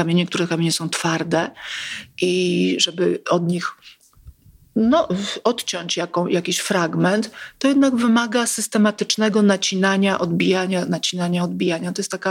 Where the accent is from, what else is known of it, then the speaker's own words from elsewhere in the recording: Milan, Lombardy, Italy; Tak. Urodziłam się we Włoszech, w Mediolanie.